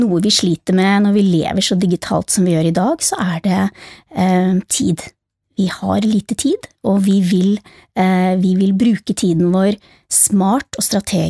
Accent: Oslo, Norway; Kanskje ikke helt den retningen min familie hjemme i Oslo hadde sett for seg

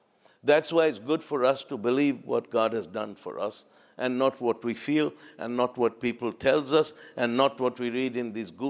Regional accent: Pakistan; where I grew up in Pakistan, we have those tiny little thorn bushes.

